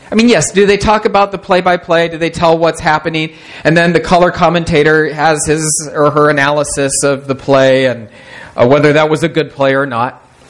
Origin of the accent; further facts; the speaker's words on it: California, United States; because I grew up in the Bay Area